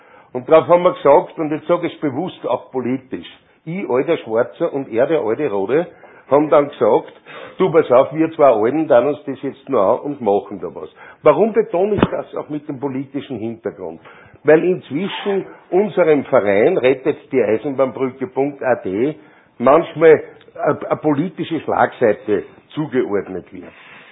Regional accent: Linz, Upper Austria, Austria; ich bin ein gebürtiger Linzer, Linz ist meine Heimatstadt, ich habe sozusagen die 64 Jahre meines Lebens im Wesentlichen in Linz verbracht, habe mich immer für diese Stadt auch engagiert.

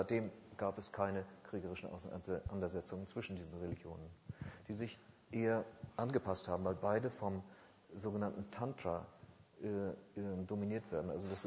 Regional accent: Lübeck, Schleswig-Holstein, Germany; Ich meine, ich komme aus Lübeck, also ich bin in Lübeck geboren, ja. Allerdings nicht in der Innenstadt, sondern auf einer kleinen Flussinsel.

